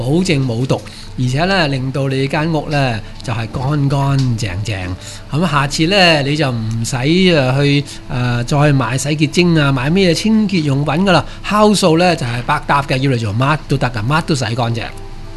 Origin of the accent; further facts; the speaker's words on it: Hong Kong; 咁呢三样嘢呢真係我哋香港人好落后好落后吓